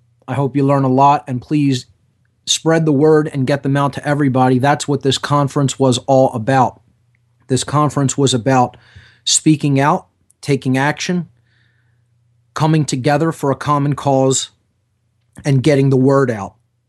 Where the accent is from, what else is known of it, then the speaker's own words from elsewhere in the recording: Philadelphia, Pennsylvania, United States; is coming up right here in Philadelphia, my hometown, on July 7th, 8th, 9th, and 10th.